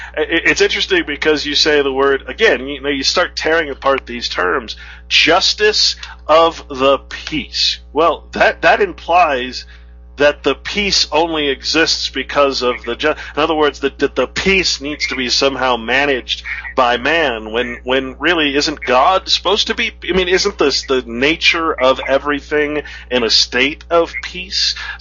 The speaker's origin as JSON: {"language": "English", "region": "California", "country": "United States", "tie": "born or raised there", "said": "I grew up in California. I had no idea what masonry was."}